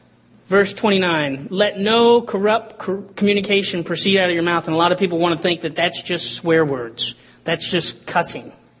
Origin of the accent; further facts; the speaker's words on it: Atlanta, Georgia, United States; I grew up in Atlanta, what can I say? The heart of Coca-Cola.